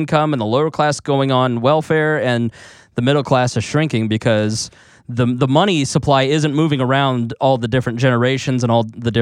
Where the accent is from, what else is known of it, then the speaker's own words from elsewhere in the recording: United States; I'm an American. I love America.